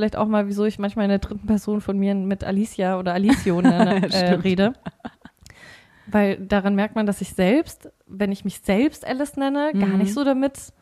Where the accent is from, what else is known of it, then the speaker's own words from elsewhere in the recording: Bavaria, Germany; Und ich komme aus dem Frankenland, ja.